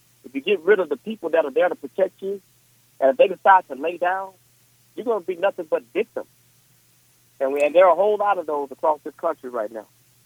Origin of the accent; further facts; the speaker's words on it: Houston, Texas, United States; And I'm from Houston, Texas.